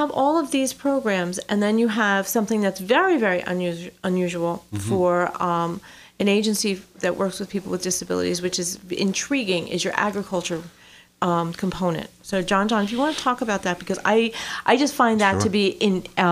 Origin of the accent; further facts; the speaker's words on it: New York, United States; I'm from Long Island.